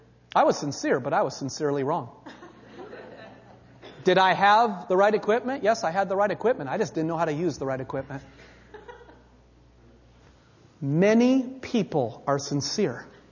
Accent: Bremerton, Washington, United States; I grew up in Bremerton. I have made this trip countless times, back and forth across the Narrows Bridge.

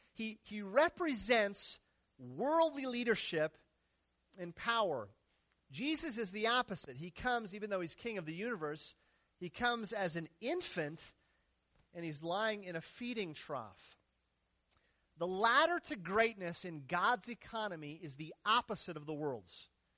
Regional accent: Minnesota, United States; born or raised there

